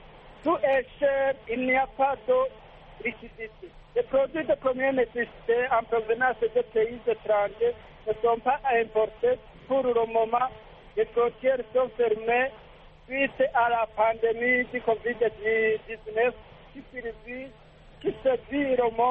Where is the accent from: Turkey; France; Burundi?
Burundi; Chez nous au Burundi, c'est vraiment compliqué.